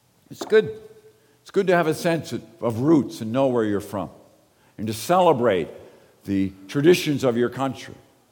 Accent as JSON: {"language": "English", "country": "Ireland", "said": "I'm Irish. It doesn't matter if I was born in Ireland many years ago and all my family were from there."}